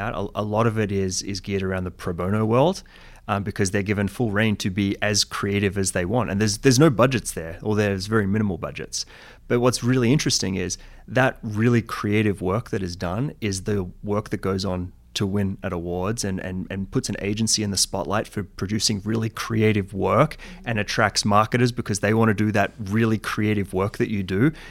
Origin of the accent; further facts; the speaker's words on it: Australia; I'm Australian, obviously, coming from the Australian market.